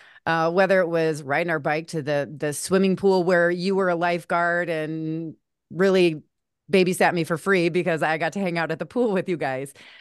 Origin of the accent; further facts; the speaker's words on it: South Dakota, United States; You know, I'm the only girl, grew up with three tough brothers. We, you know, love to hunt and fish, and just really what it was like growing up in South Dakota.